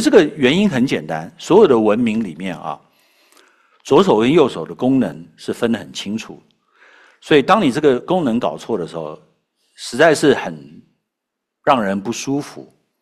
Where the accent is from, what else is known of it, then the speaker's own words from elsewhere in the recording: Taiwan; 我们小时候在台湾，那我想不知道在中国大陆可能也是一样